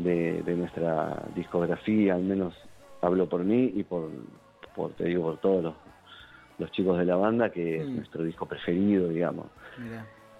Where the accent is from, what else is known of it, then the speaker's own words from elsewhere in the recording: Buenos Aires Province, Argentina; Pero sí, soy muy bonaerense, muy del conurbano, ¿no?